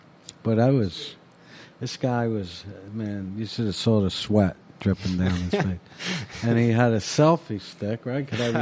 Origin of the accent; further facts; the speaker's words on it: Philadelphia, Pennsylvania, United States; I grew up in Philly, and South Philly